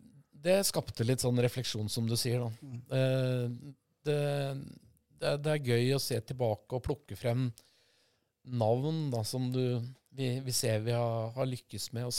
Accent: Akershus, Norway; jeg vokste opp i Nadderudveien, og det var ganske tøft miljø rundt her og Nadderudhallen og Bekkestua når jeg var ung

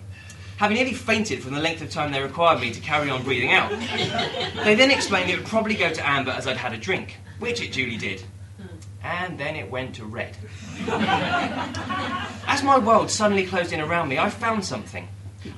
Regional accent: Dunstable, East of England, United Kingdom; about 5 miles away from my hometown of Dunstable, or Funstable, as some people like to ironically call it.

